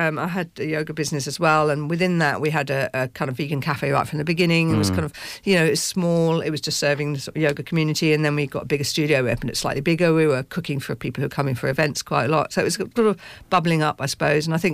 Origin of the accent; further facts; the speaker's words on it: Cambridge, East of England, United Kingdom; because obviously I'm from Cambridge